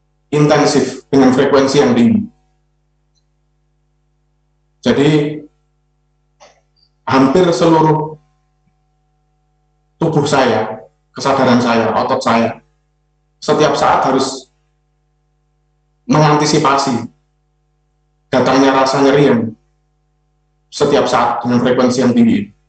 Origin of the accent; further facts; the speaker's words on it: Yogyakarta, Special Region of Yogyakarta, Indonesia; saya asli Yogyakarta, dan ketika itu saya semester 1 di Universitas Sanata Dharma, jurusan sastra Inggris.